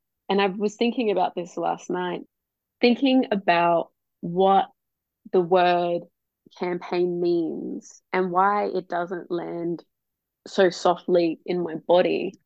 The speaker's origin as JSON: {"language": "English", "town": "Darwin", "region": "Northern Territory", "country": "Australia", "tie": "born or raised there", "said": "Most of my family lives in Darwin. I grew up in Darwin."}